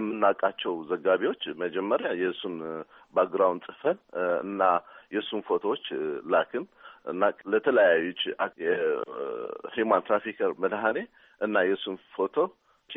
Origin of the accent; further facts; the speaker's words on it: Asmara, Maekel, Eritrea; also born or lived in Khartoum; ተወልጄ ያደኩበት አስመራ ገዛ ማንዳ ጣሊያን የሚባል ሰፈር ነው